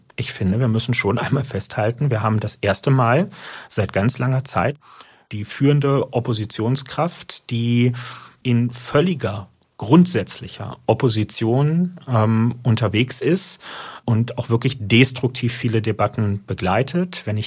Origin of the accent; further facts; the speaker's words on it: Berlin, Germany; Ich bin Berliner, dafür muss ich mich nicht schämen